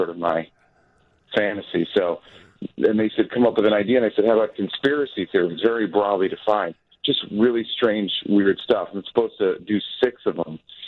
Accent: Glencoe, Illinois, United States; my book Lake Effect, which is about growing up in Glencoe

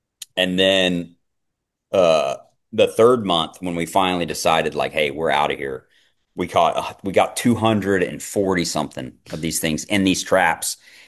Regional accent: Texas, United States; And growing up in Texas, like we had tarantulas. We had big black widows. We had brown recluse spiders.

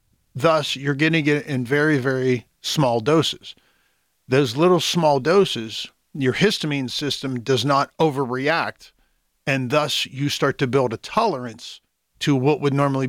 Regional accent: Clairton, Pennsylvania, United States; I actually went to high school at Sarah Catholic Sarah up in Catholic. White Oak, but I grew up in Clareton.

